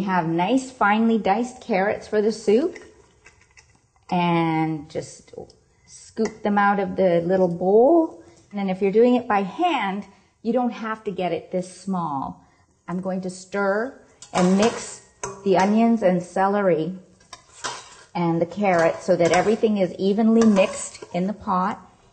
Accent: Toronto, Ontario, Canada; from Toronto, Canada, and today we're making a Cuban black bean soup.

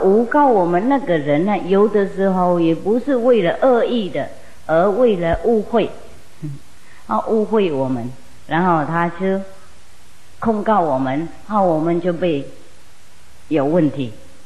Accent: China; 像孔子是我们中国人最敬爱的一位老师

